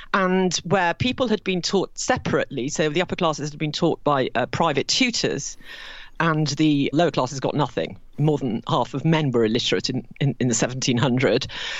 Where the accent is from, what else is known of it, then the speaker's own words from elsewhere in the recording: Nottingham, East Midlands, United Kingdom; When I was brought up in Nottingham, I would have definitely have said classics and class. I got given elocution lessons because I was a grammar school girl. And, of course, I've ended up saying classics and class.